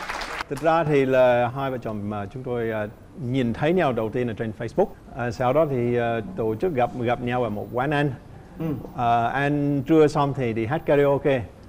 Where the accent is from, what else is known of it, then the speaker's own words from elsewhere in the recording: Australia; Vietnamese is a second language; Tôi là người Úc. Năm nay 48 tuổi.